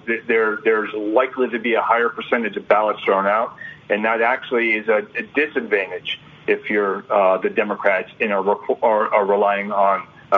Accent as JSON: {"language": "English", "region": "Pennsylvania", "country": "United States", "said": "In fact, in my home state of Pennsylvania, Republicans are suing"}